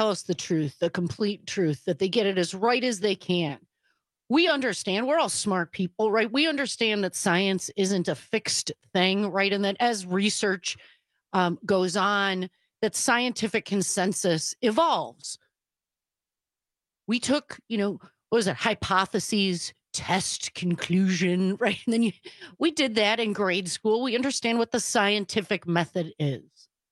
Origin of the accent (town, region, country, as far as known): United States